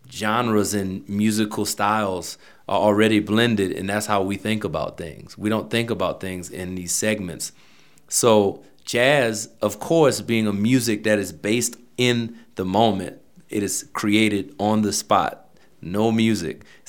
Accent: Kenner, Louisiana, United States; growing up in Kenner, Louisiana, just outside of New Orleans, jazz town, musical family

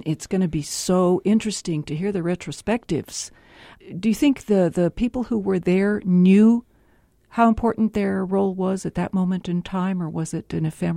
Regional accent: El Paso, Texas, United States; also born or lived in Mexico; El Paso is such an interesting place. Of course, I've grown up here. I was born in Mexico, came over here when I was just three, and have grown up right here on the border

